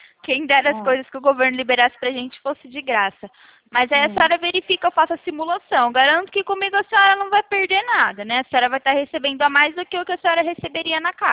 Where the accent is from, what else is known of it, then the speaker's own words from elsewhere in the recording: Araras, São Paulo, Brazil; Eu sou aqui de Araras, interior de São Paulo.